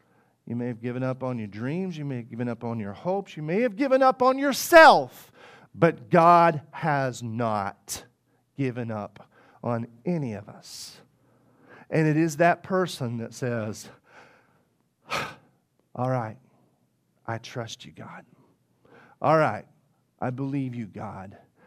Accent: Arkansas, United States; I'm from Northeast Arkansas.

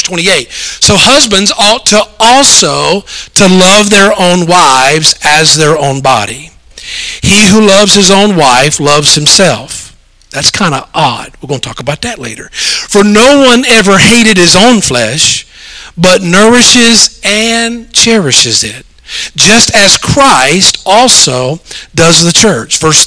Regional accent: the South, United States; I'm from the South. I don't get a lot of snow.

